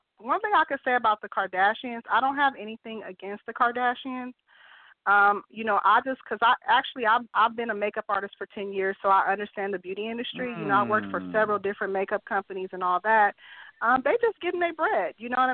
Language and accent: English; Los Angeles, California, United States; You know, I am from Crenshaw. I grew up in the area, you know what I mean?